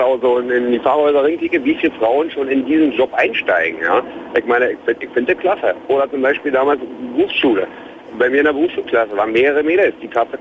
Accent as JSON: {"language": "German", "town": "Brandenburg an der Havel", "region": "Brandenburg", "country": "Germany", "said": "ich komme nur aus Brandenburg an der Havel, aus der Stadt direkt selber"}